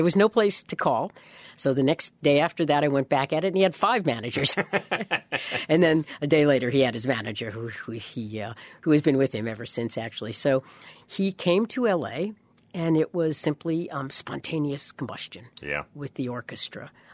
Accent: New York, United States; And I'm a New Yorker.

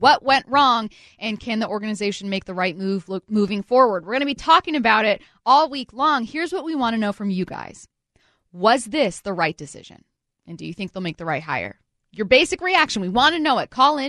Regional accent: SeaTac, Washington, United States; Yes. I'm from SeaTac, Washington.

